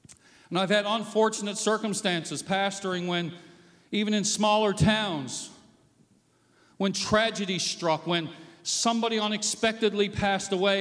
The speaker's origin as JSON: {"language": "English", "region": "Newfoundland and Labrador", "country": "Canada", "tie": "born or raised there", "said": "I grew up in Newfoundland in the days of the cod moratorium when the cod fishery that the province of Newfoundland depended on collapsed because of overfishing by foreigners and so on."}